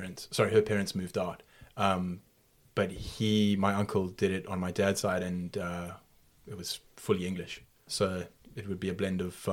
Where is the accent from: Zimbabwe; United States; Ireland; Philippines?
Zimbabwe; I was born and bred in Zim. My family had been there for, on my dad's side anyway, several generations. So we were farming well established.